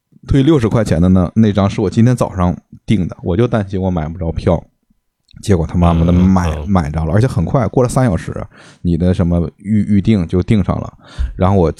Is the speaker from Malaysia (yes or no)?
no; Heilongjiang, China; 身为一个东北人，你们知道吗？就是春节回家你能买到卧铺